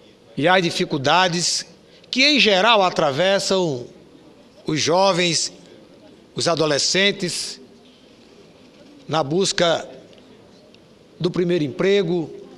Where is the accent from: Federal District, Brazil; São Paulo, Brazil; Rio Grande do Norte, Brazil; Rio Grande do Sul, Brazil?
Rio Grande do Norte, Brazil; Todos sabem que eu sou do Nordeste, eu sou lá do Rio Grande do Norte. Moro em Natal, mas a minha história de vida passa pelo interior do estado.